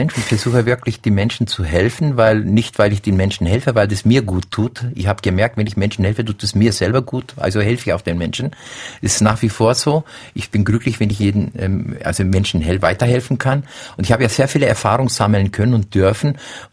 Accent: Bavaria, Germany; Wie gesagt, ich bin in Bayern aufgewachsen

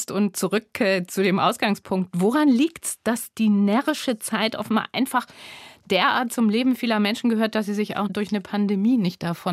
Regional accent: Hamburg, Germany; Ja, ich komme aus Hamburg

